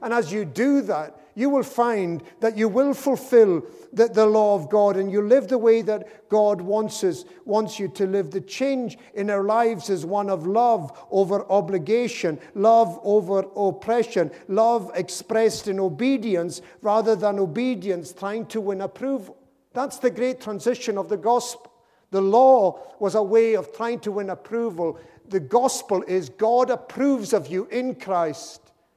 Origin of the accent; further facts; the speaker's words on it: Harris, Scotland, United Kingdom; You know, one of the great blessings of growing up in Harris was having no police or none of any significance in our part of the island.